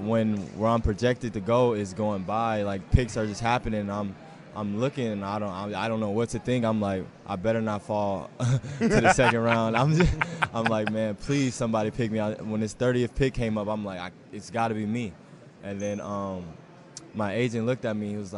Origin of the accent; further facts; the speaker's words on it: Seattle, Washington, United States; now in Cleveland, United States; I'm originally from Seattle, so, okay, so our weather ain't that pretty either.